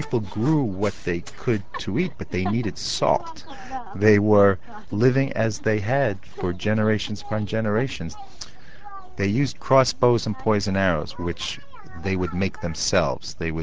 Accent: New York, United States; Because I grew up in New York, where having a lot of dark places where people could hide was not a good thing.

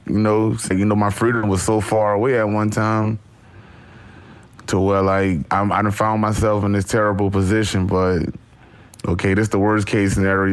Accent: Louisiana, United States; born there; You know, I was born in Louisiana.

